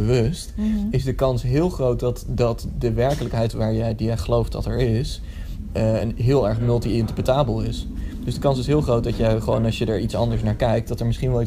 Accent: Utrecht, Netherlands; Ik kom uit de buurt van Utrecht vandaan.

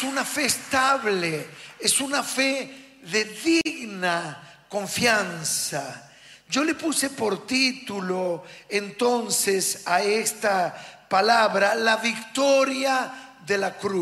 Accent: Argentina; como apasionados que somos los argentinos en todo lo que hacemos

